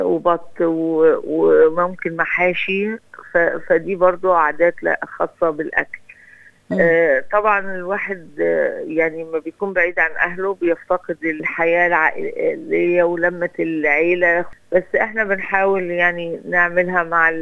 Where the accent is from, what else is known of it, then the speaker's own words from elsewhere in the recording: Port Said, Port Said Governorate, Egypt; من مصر بورسعيد.